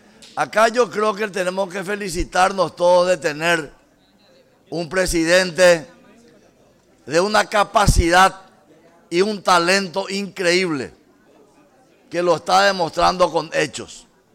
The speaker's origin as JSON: {"language": "Spanish", "country": "Paraguay", "said": "Y nosotros como paraguayos"}